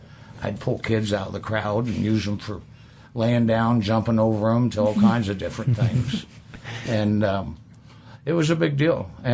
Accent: Indiana, United States; I grew up in Indiana, Southwestern High School, and I did graduate.

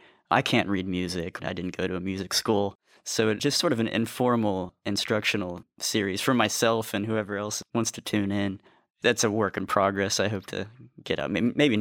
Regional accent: Dayton, Ohio, United States; also born or lived in East Coast; I grew up in Dayton, Ohio, playing music and playing a lot of venues up there. And then I bounced around the East Coast for a few years. And when I moved back to the Midwest

